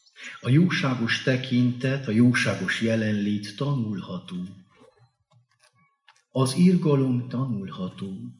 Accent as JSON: {"language": "Hungarian", "region": "Transylvania", "country": "Romania", "said": "Ugye én Erdélyből származom"}